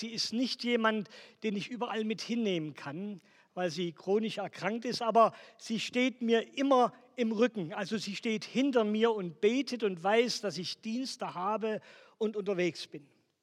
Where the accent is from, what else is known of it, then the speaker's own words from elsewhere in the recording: Saxony, Germany; born there; accent: Saxon; also born or lived in Ruhr; now in Central Hesse, Germany; Ich habe 33 Jahre im Ruhrgebiet gelebt, bin gebürtiger Sachse und fühle mich seit 2 Jahren sehr wohl in Mittelhessen. Und dass ich immer noch so ein bisschen sächsisch diesen Slang habe